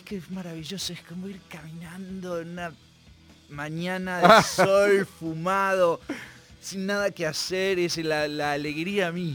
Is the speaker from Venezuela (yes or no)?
no; Buenos Aires Province, Argentina; yo soy del conurbano, yo me crié en el conurbano, yo me crié escuchando